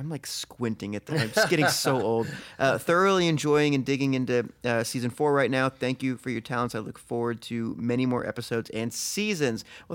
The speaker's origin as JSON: {"language": "English", "town": "San Diego", "region": "California", "country": "United States", "tie": "born or raised there", "said": "I grew up in San Diego and Los Angeles was always in our backyard"}